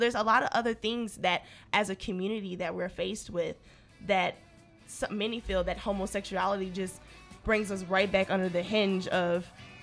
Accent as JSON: {"language": "English", "town": "Atlanta", "region": "Georgia", "country": "United States", "said": "especially if you're living in the South, like I said, I'm from Atlanta. If you're living in the South, you have, you know, usually Southern Baptist, and it has very conservative views."}